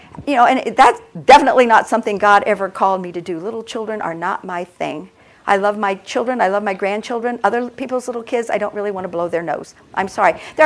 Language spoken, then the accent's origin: English; United States; because I'm an American and we can do all kinds of stuff on our own